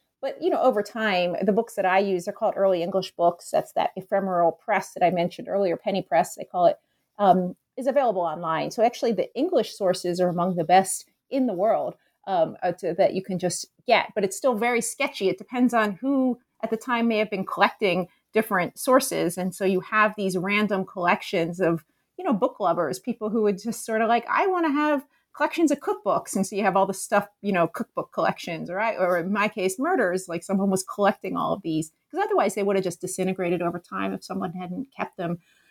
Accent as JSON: {"language": "English", "town": "Philadelphia", "region": "Pennsylvania", "country": "United States", "tie": "born or raised there", "lives_now": "Chicago, United States", "said": "I live outside Chicago. And for me, one of the interesting things about coming to Chicago, I grew up in Philadelphia, so I'm not from here"}